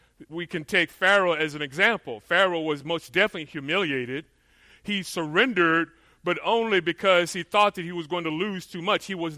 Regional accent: Florida, United States; now in California, United States; You know, I grew up in Florida, and we were known, certain things that we're known for here in California, natural disasters, but if you know Florida, we're known for hurricanes, hurricanes.

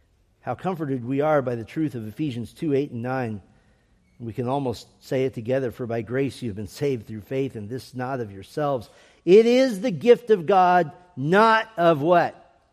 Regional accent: Texas, United States; born there; Because I was born in Texas, I was baptized when I was 8 years old

